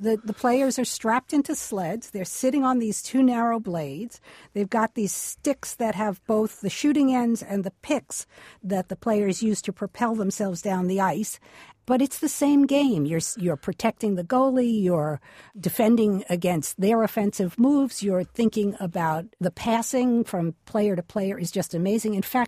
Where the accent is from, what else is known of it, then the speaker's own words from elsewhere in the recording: Boston, Massachusetts, United States; I come from Boston, and in Boston we are sports mad, so of course I love hockey.